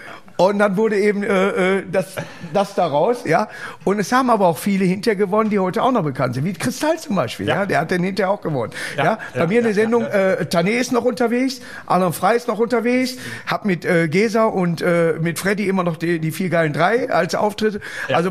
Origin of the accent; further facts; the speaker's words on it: Duisburg, North Rhine-Westphalia, Germany; now in Hamminkeln, Germany; ich habe zwar jetzt ein Haus in Hamminkeln, aber auch nur zur Miete. Ne? Aber man bleibt ja hier, man ist ja Duisburger